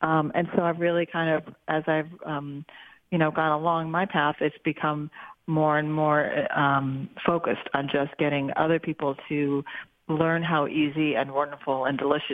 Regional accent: England, United Kingdom; now in New York, United States; I grew up in a household, we're all from England

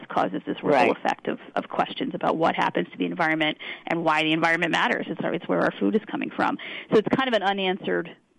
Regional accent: Pennsylvania, United States; And so I grew up in Pennsylvania, and we were always testing for radon in our house, right?

